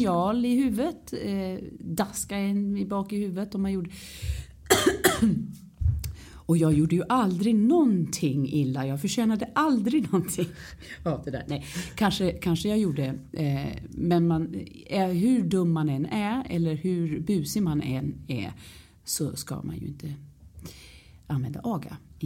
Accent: London, United Kingdom; also born or lived in Stockholm / Barbados; Jag växte upp i England. Kort efter jag föddes så flyttade vi till London. där, och vi bodde på massa olika ställen.

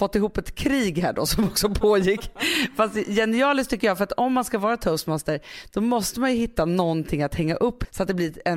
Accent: Stockholm, Stockholm County, Sweden; jag kom från Södermalm

